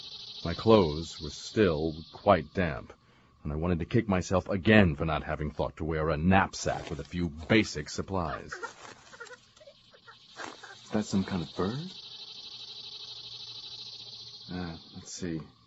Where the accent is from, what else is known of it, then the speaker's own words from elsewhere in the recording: New York, United States; the kind that could destroy an entire vintage of grapes where I grew up in New York State in the 20th century.